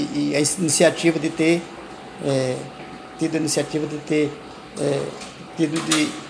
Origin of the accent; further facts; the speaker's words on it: São Francisco, Paraíba, Brazil; Que nós viemos de São Francisco, do Alto Sertão Paraibano